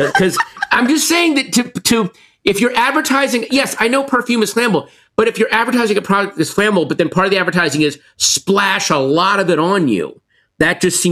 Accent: Virginia, United States; I grew up in Virginia, and I cannot tell you the times I went to school sitting in the back of someone's pickup truck, just on a cold morning, zipping around the hills and roads of Virginia.

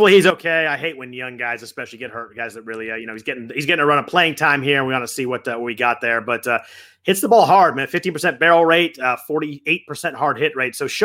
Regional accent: California, United States; Growing up in California, not really with the hockey.

